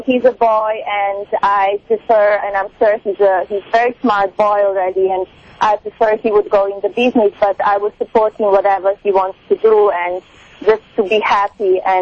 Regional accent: Slovenia; English is a second language; moved away as an adult; also born or lived in Milan / Paris; now in New York, United States; I'm from Slovenia.

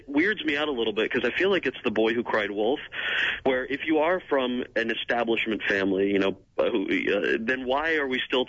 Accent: New Jersey, United States; moved away as an adult; now in California, United States; I grew up in New Jersey, so I there was no logical step to make it out to California. I came out here to go to UCLA

